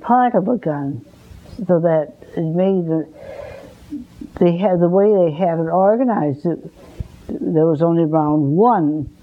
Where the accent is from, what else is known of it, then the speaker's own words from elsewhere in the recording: Springfield, Massachusetts, United States; also born or lived in Hatfield; No, I was born in Hatfield, Massachusetts.